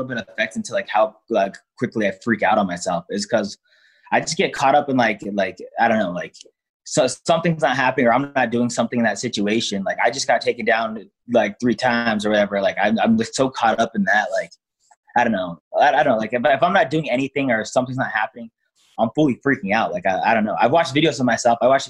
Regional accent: Denver, Colorado, United States; I grew up in Denver, Colorado, and I started off as like a complete MMA fighter.

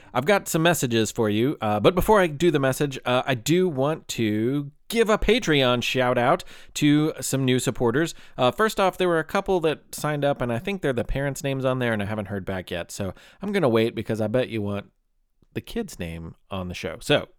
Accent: Kentucky, United States; I'm really grateful for and proud of the great governor that we have in my home state of Kentucky right now.

